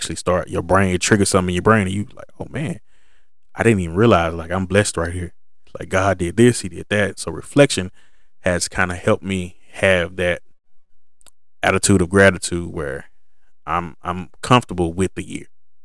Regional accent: Texas, United States; We're from Texas. So it's usually hot here. And the past couple of summers, it's been a drought.

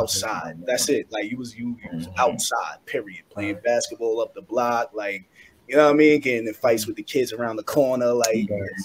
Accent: Brooklyn, New York, United States; I'm from Brooklyn, New York. You know, the borough of Kings, Thurrell's borough.

